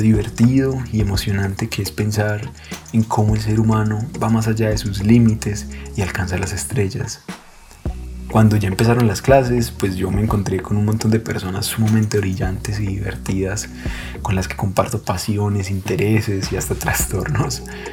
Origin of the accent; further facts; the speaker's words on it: Medellín, Antioquia, Colombia; Yo nací, crecí y vivo en Medellín.